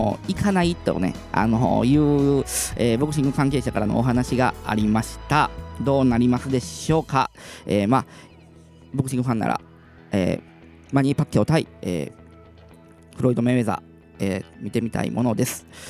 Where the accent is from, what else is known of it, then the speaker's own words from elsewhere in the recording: Kochi, Japan; 地元高知県にいたんですけど、